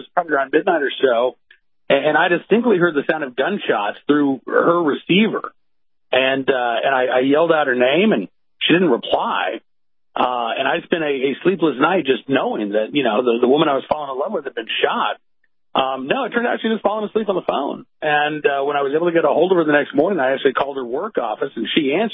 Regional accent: Oklahoma, United States; Well, you know, growing up in Oklahoma, even though I didn't grow up in a gun-owning family, I grew up in a very pro-gun state.

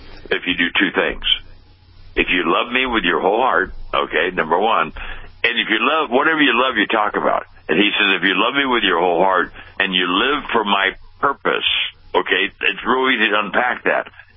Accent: Pasadena, California, United States; I was born and raised in Pasadena.

